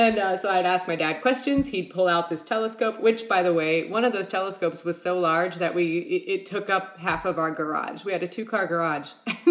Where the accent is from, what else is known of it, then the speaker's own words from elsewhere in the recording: Anchorage, Alaska, United States; So I was actually born at Providence Hospital in Anchorage. We lived in Anchorage. We lived in a trailer park area right off of Muldoon.